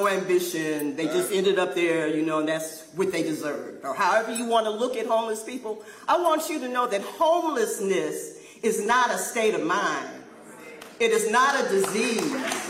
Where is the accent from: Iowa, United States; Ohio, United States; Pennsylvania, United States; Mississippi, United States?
Ohio, United States; Cleveland; born there; I was born in 1955 in Cleveland, Ohio.